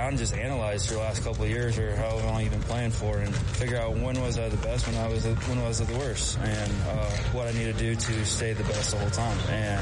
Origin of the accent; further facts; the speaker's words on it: Ohio, United States; I followed the Tigers. Detroit wasn't too far from me.